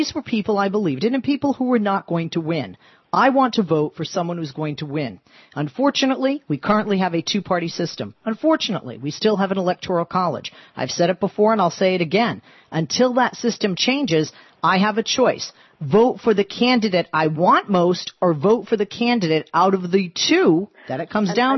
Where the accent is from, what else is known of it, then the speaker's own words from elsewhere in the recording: United States; I'm a human being. I'm an American.